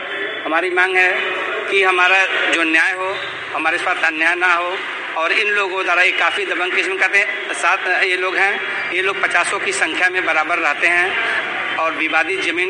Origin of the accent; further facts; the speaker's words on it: Ramnagar Chaukdiya, Uttar Pradesh, India; हम रामनगर चौकड़िया तहसील कंपियरगंज थाना कंपियरगंज जिला गोरखपुर के रहने वाले हैं।